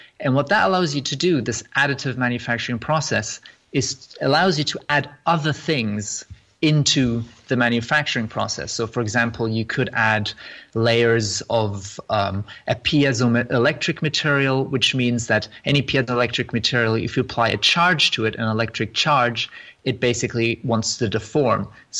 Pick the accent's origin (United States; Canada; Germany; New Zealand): Germany; Frankfurt, Hesse; moved away as an adult; now in United Kingdom; So I'm originally from Germany, and I grew up in Frankfurt. And when I finished my German high school or sixth form, I decided to come to the UK, and I studied mechanical engineering at the University of Bath.